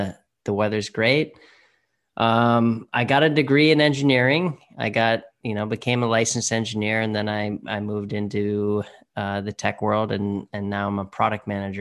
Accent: New Hampshire, United States; moved away as an adult; now in California, United States; So I grew up in New Hampshire. That's one of those little states up in the top right corner of America.

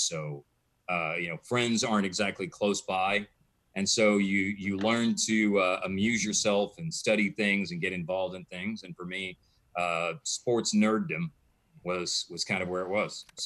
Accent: Louisville, United States; a lot of time spent growing up in Louisville

